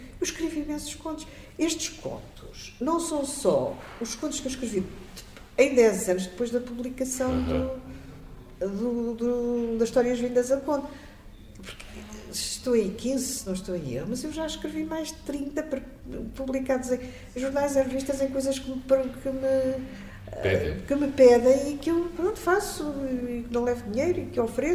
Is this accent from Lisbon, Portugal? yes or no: yes; Lisbon, Portugal; Sou Lisboeta é alfacinha, assumidamente, gosto imenso da minha cidade. Não trocava Lisboa por cidade nenhuma do mundo.